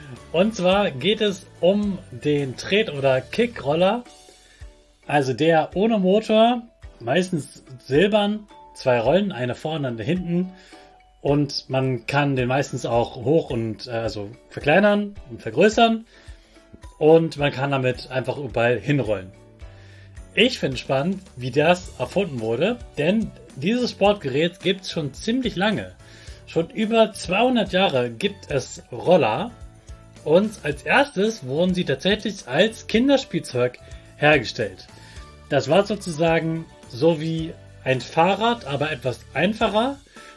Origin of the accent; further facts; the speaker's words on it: Hannover, Lower Saxony, Germany; war für mich so etwas ganz, ganz Großes in meiner Jugend, das eine ganz große Weltausstellung in meiner Heimatstadt Hannover war.